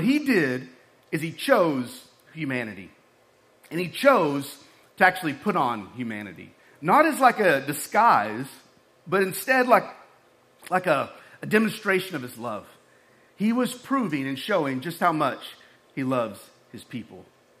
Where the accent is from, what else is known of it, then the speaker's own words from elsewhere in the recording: Texas, United States; I am from Texas. I mean, that's just, I'm born and raised in Texas.